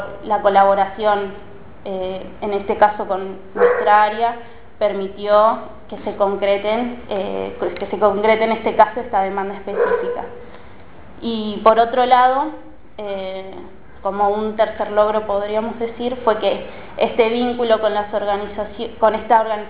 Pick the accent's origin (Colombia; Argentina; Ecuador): Argentina; Moreno, Buenos Aires Province; Bueno, yo soy de Moreno